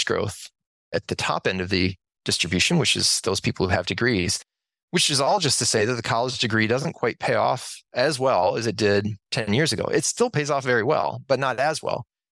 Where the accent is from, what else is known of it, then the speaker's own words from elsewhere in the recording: Minnesota, United States; I know in my home state, this is true. The University of Minnesota is growing in enrollments